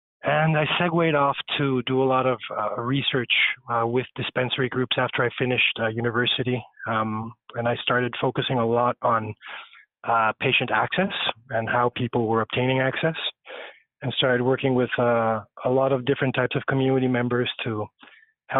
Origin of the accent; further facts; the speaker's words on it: Mexico; English is a second language; moved away as an adult; now in Canada; Yeah, I come from Mexico, and I moved to Canada around 2001.